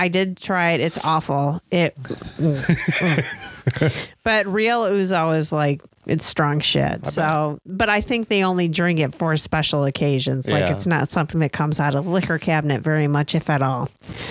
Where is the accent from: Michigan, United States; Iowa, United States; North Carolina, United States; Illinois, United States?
Michigan, United States; Well, you figured we'd be used to the snow since we grew up here in the States, and Michigan is famous for snow and winter